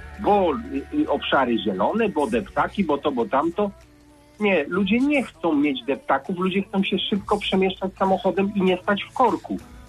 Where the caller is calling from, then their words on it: Bydgoszcz, Kuyavian-Pomeranian Voivodeship, Poland; Jak już wspomniałem, jestem z Bydgoszczy, więc sytuacji drogowej tak do końca w Toruniu nie znam